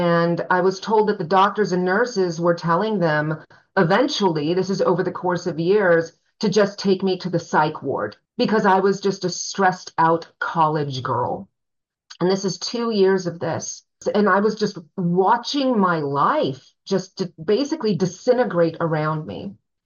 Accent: Tucson, Arizona, United States; Tucson is definitely my hometown. I did move away and come back, lived overseas for a few stints, did graduate school elsewhere for a time.

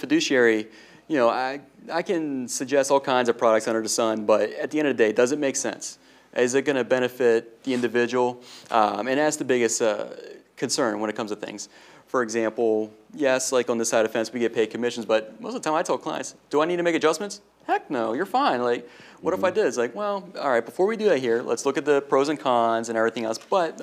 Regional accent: Newville, United States; Because growing up, I grew up in Newville, so it was very old school thinking.

